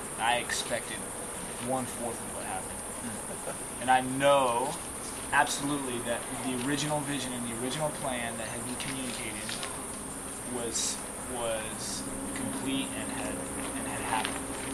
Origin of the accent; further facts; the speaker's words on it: Louisiana, United States; we're from Louisiana, Acadians